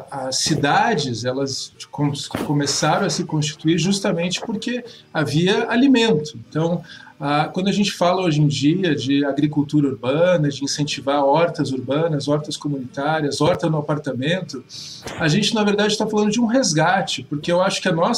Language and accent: Portuguese; Curitiba, Paraná, Brazil; born there; eu nasci aqui em Curitiba e cada vez mais a gente vê assim, essas casas tradicionais de Curitiba com jardins, com hortas, indo embora.